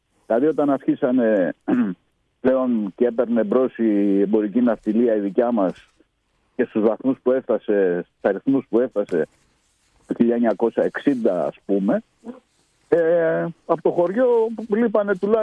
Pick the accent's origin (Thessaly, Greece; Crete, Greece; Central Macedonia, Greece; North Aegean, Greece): North Aegean, Greece; Arethousa; Βέβαια, είμαι από την Ικαρία και τα παιδικά μου χρόνια ήταν εκεί.